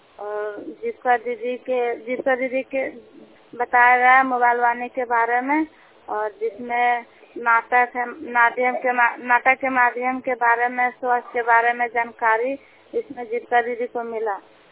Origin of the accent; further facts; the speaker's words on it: Udaipur, India; मैं उदयपुर के रहने वाले हूँ